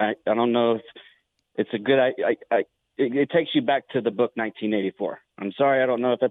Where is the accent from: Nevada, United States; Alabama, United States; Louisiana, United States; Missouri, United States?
Nevada, United States; Reno; not only I'm from Reno Sparks, we need to take our counties back.